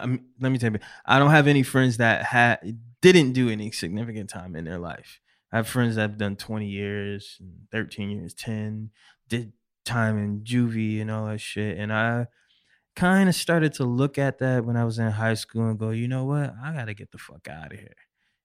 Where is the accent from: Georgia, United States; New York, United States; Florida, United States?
New York, United States; Syracuse; Shit, I'm originally from Syracuse, New York.